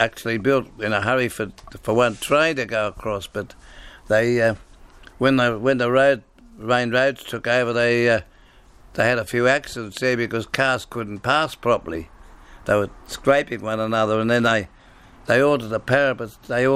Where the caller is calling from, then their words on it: Glenbrook, New South Wales, Australia; I'm talking from Glenbrook in the Blue Mountains, and I'm just going to give a few of my memories to be recorded here.